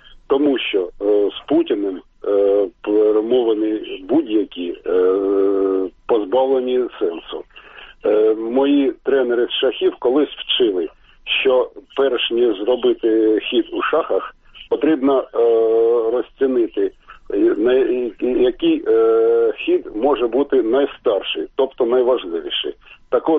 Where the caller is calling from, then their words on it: Kharkiv, Kharkiv Oblast, Ukraine; я з Харкова.